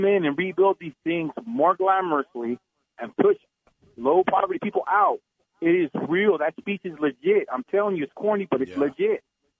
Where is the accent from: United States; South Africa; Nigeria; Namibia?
United States; California; That's why I'm glad I was born and raised in California.